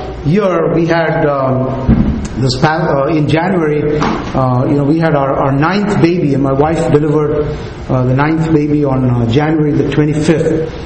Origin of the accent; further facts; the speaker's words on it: Atlanta, Georgia, United States; now in India; My family and I, we are from Georgia, from Atlanta, Georgia. About three years ago, the Lord gave us an opportunity to return back to our native country, India, in connection with a job transfer.